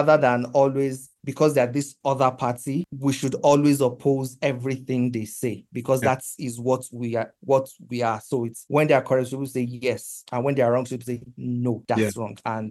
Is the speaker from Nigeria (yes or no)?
yes; Nigeria; It happens too as a Nigerian.